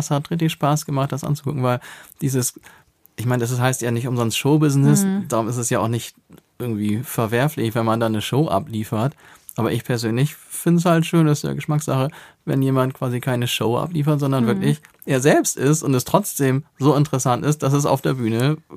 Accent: Germany; ja Leute, ich komme aus Deutschland, sorry, ich finde eure Musik einfach viel geiler

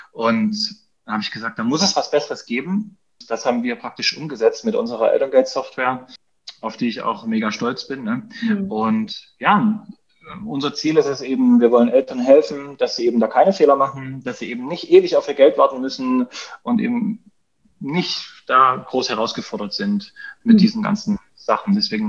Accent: Dresden, Saxony, Germany; ich komme praktisch aus Dresden. Ich wohne hier mit meiner Frau und unseren 4 Kindern.

